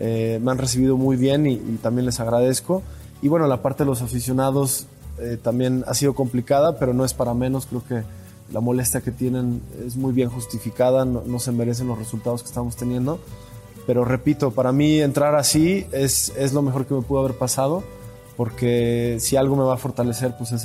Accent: Mexico; lo que nos apasiona como mexicanos en el fútbol

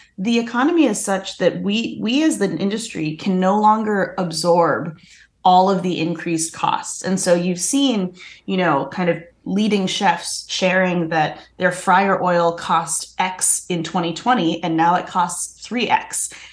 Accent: Boston, Massachusetts, United States; Growing up in Boston for Lunar New Year, our parents would invite all of the friends and neighbors over.

